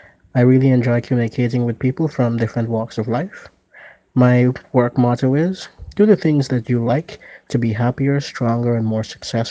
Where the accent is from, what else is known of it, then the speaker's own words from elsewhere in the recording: Guyana; I'm from Guyana, a small country in South America.